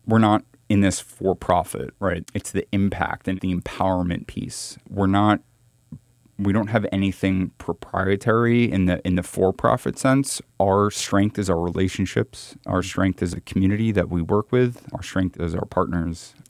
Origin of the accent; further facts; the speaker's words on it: New York, United States; It's a community that I'm very close to growing up in New York.